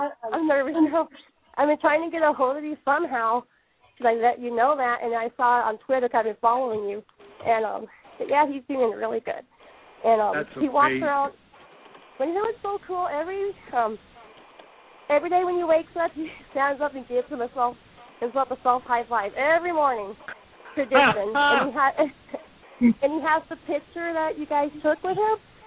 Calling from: Ontario, California, United States; Yeah, I'm here on up in Ontario, California.

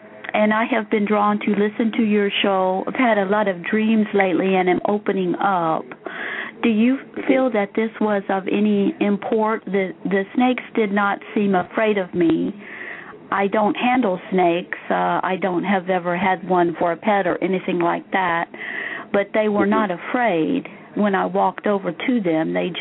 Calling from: Indiana, United States; I'm calling from Central Indiana.

